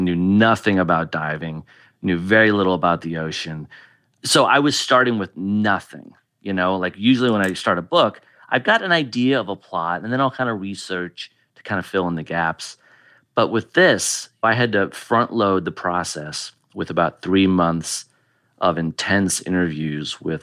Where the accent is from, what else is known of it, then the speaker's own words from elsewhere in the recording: Iowa, United States; Well, I grew up in Iowa, so...